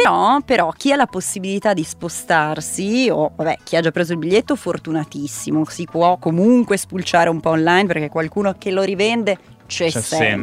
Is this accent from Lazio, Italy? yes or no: no; Milan, Lombardy, Italy; Noi che siamo di Milano